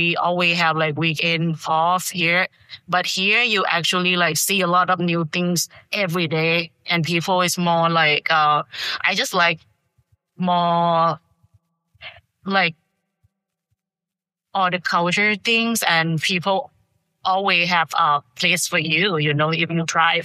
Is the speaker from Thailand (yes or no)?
yes; Thailand; English is a second language; now in Maryland, United States; I'm not from here. I'm from Thailand.